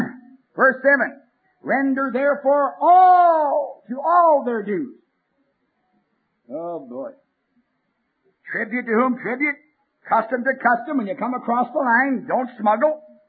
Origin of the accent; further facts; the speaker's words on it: Western Canada, Canada; I'm Western Canadian.